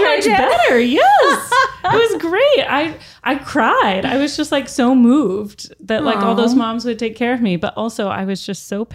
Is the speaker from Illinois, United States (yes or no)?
no; Vermont, United States; I'm Miss Vermont. I'm coming from the Vermont winter.